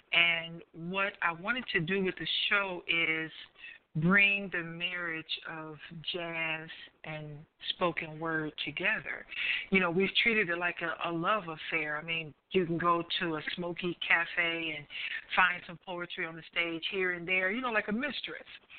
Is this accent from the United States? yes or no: yes; Atlanta, Georgia, United States; also born or lived in Cleveland; now in Houston, United States; I was born in Cleveland. I grew up in Atlanta. And then I went back to Cleveland for a couple of years and did some work.